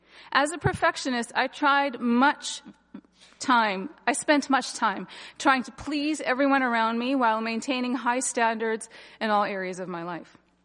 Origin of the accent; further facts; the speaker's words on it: Big River, Saskatchewan, Canada; also born or lived in Toronto, Canada; My family moved to Big River Indian Reservation near Big River, Saskatchewan, which is north of Prince Albert, near Meadow Lake, where my dad received his first Canadian teaching job.